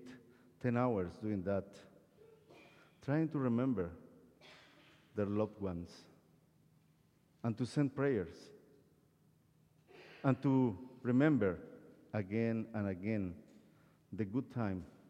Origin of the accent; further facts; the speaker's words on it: Guatemala; English is a second language; moved away; also born or lived in Costa Rica; I was born and raised in Guatemala. This is my country. And I spent 14 years in Costa Rica, and I am a Costa Rican too.